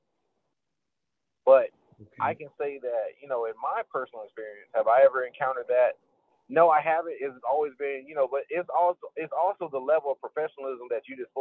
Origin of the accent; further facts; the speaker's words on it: Alabama, United States; I'm from Alabama. And being back home, the funny part about it for me is that in Alabama, I've never really been pulled over for anything like that.